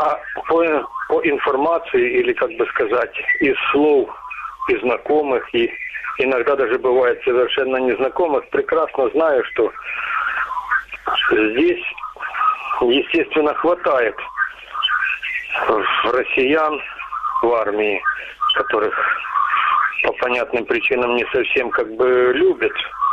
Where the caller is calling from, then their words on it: Krasnodon, Luhansk Oblast, Ukraine; Здравствуйте, я звоню с неподконтрольной Украине территории, город Краснодон, по украинским законам это Сорокина.